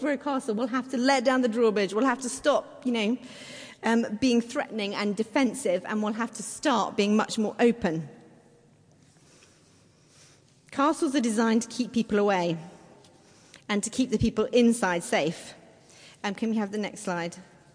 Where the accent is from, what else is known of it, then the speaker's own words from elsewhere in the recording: South East England, United Kingdom; because I grew up in Surrey, I know next to nothing about life.